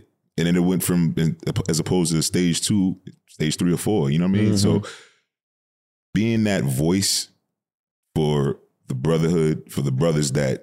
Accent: New York, United States; This guy's story, he hated me because I was from New York until he got cool with me.

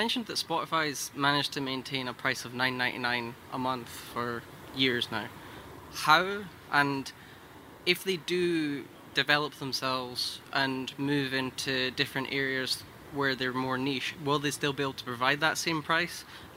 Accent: Scotland, United Kingdom; I'm from Scotland.

